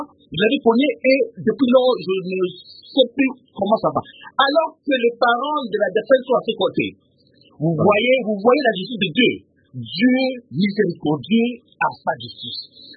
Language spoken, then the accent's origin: French; Cabinda, Angola; Je devrais rentrer chez moi à Cabinda